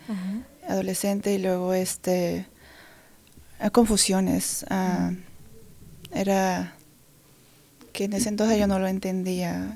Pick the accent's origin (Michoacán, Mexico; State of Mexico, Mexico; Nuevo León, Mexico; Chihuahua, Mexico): State of Mexico, Mexico; Coatepec Harinas; yo soy del Estado de México, de un lugar que se llama Coatepec, Harinas.